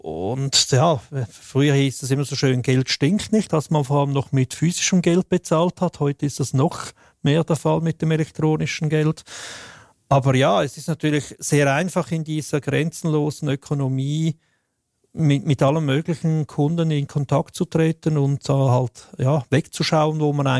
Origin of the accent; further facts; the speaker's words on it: Switzerland; Also ich als Schweizer darf nicht eine Schweizer Plattform benutzen.